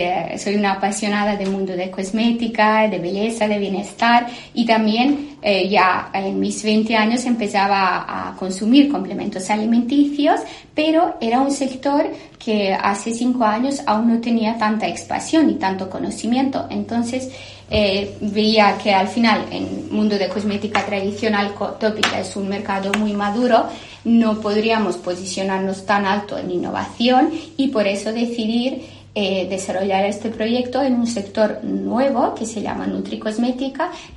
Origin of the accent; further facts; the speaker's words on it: Serbia; Spanish is a second language; now in Barcelona, Spain; Yo soy de Serbia, pero al terminar mis estudios de grado en química, siempre tenía esta inquietud de estudiar fuera